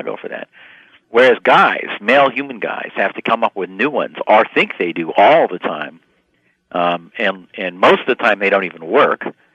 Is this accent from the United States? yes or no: yes; Armonk, New York, United States; when I was a child growing up in Armonk, New York, and we lived in a house in the woods, and it had big picture windows.